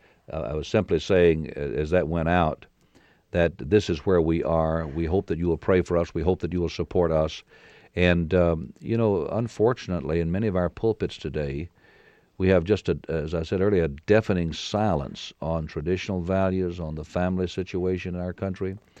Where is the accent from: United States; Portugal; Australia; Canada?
United States; Lynchburg, Virginia; Yes, I grew up in Lynchburg, Virginia, born there in 1933.